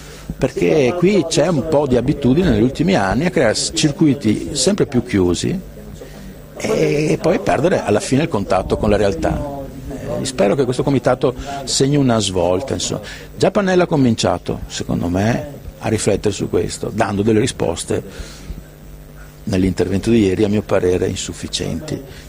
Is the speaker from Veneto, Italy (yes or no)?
yes; Veneto, Italy; Noi siamo veneti, siamo italiani, siamo europei